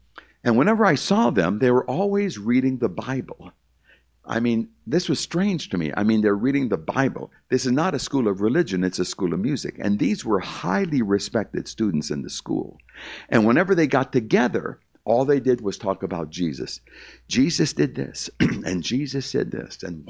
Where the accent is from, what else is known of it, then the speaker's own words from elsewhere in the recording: United States; born there; And I was born 5 months later. I was born in the United States in October of 1950. And I was raised in a very, very, very religious Jewish home.